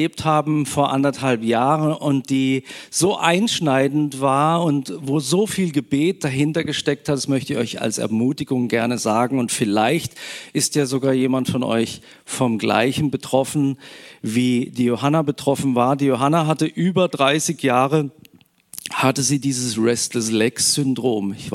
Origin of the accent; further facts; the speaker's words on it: Freiburg, Baden-Württemberg, Germany; ich komme aus Freiburg